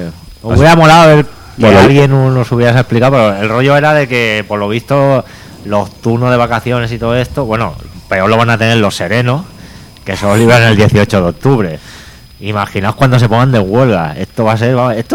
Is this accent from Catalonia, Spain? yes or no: yes; Santa Coloma de Gramenet, Catalonia, Spain; ¿Qué es lo primero que te decían antes cuando decía yo soy de Santa Coloma?